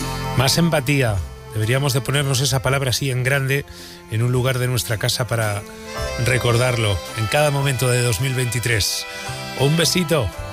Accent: Burgos, Castile and León, Spain; ¿Qué te voy a decir yo … de Castilla y León, que yo soy de Burgos?

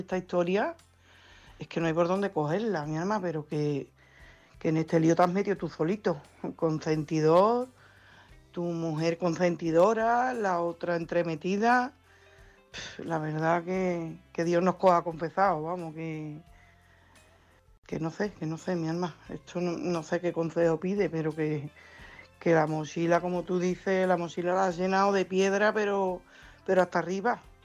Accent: Coria del Río, Andalusia, Spain; de Coria del Río.

